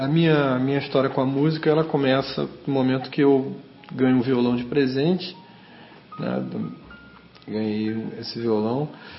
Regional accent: Rio de Janeiro, Brazil; also born or lived in Vitória; a minha vida, ela é no Rio de Janeiro, né? Eu sou praticamente carioca, quer dizer, assim, eu sou capixaba de nascença, adoro Vitória e tal, mas eu fui criado no Rio.

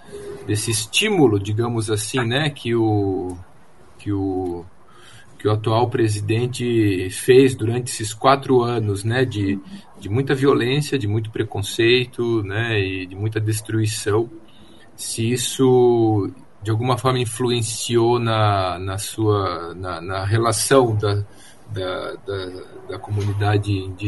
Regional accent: Santa Catarina, Brazil; eu conheço muito bem Santa Catarina, eu sou de Santa Catarina

